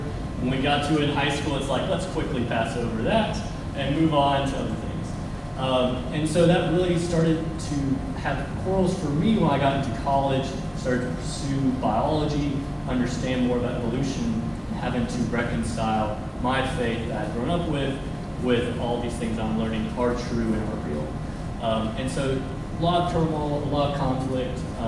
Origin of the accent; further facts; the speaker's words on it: Alabama, United States; So I was raised in Alabama, so squarely deep south. I don't have much of an accent. I think a couple words you might hear twang.